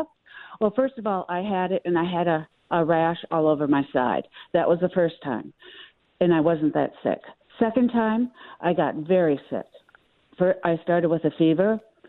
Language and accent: English; Madison, Wisconsin, United States; I'm from Madison. I mean, they need to be educated a little bit more down here.